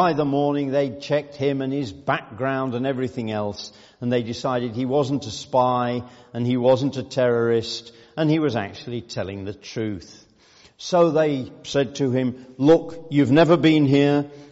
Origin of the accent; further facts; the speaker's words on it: Yorkshire and the Humber, United Kingdom; by blood and origin, I am mostly a Yorkshireman. My citizenship is British.